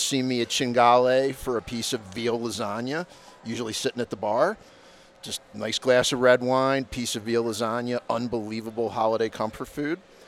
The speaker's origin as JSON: {"language": "English", "town": "Baltimore", "region": "Maryland", "country": "United States", "tie": "born or raised there", "said": "Picked thousands of crabs growing up in Baltimore."}